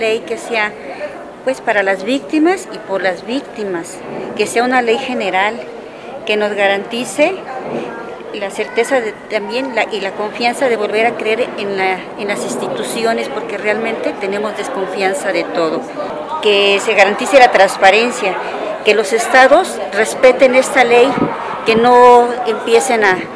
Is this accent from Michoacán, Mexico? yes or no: no; Xalapa, Veracruz, Mexico; Soy de Jalapa, Veracruz.